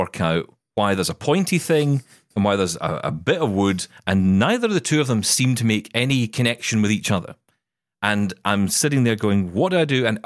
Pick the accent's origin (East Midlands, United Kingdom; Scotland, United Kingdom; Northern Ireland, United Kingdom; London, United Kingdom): Scotland, United Kingdom; I am Scottish. I pay for nothing.